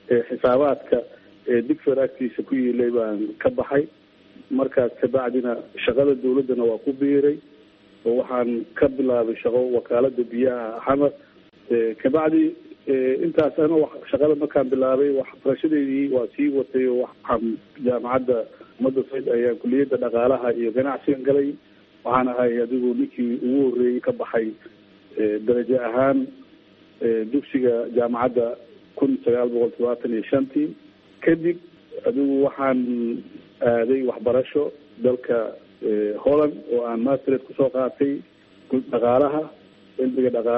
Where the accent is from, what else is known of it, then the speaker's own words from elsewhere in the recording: Mogadishu, Banadir, Somalia; born there; waxaan dhashay 1948 waxaan ku dhashay magaalada Muqdisho